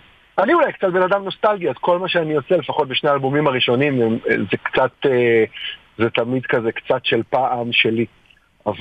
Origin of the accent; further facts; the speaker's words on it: Nof HaGalil, Northern District, Israel; איפה שגדלתי, שזה בצפון ונצרת עילית